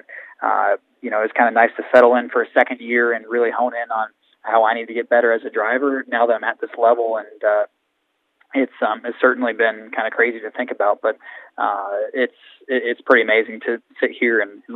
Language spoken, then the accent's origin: English; Hinckley, Ohio, United States; I'm from Hinckley, so, you know, about 20 miles south of Cleveland. So Northeast Ohio, raised, really. So I was there until I was 18 years old and grew up racing go-karts.